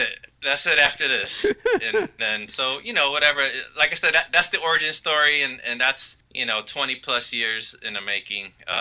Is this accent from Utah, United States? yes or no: no; Chicago, Illinois, United States; I grew up on North Avenue in Pulaski, you know, cruising Fullerton, you know, all that.